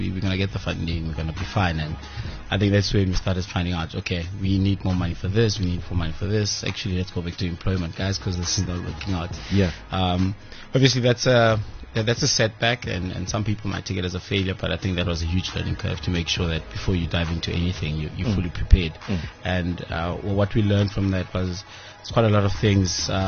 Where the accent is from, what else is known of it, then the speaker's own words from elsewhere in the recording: Middelburg, Mpumalanga, South Africa; I came from Mpumalanga, so moving up here, after second, third year, my mom and my dad separated, and my mom moved. We used to stay in the Lani area of town in Mpumalanga, in Middelburg.